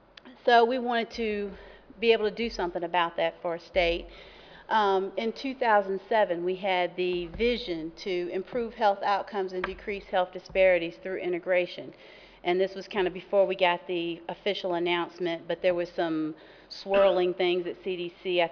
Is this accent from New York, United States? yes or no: no; North Carolina, United States; from North Carolina